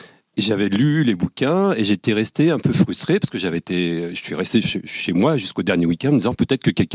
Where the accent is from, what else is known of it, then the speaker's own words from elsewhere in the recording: Bourgogne-Franche-Comté, France; also born or lived in Paris; Région Bourgogne et ancien parisien en transition.